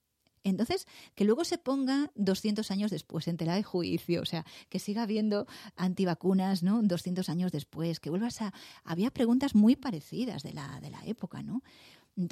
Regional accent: Galicia, Spain; siendo gallega, tan increíble haber estudiado biología

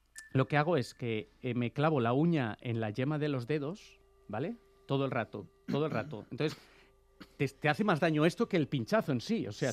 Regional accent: Valencian Community, Spain; Yo soy valenciano y al valenciano lo hablo muy, muy mal.

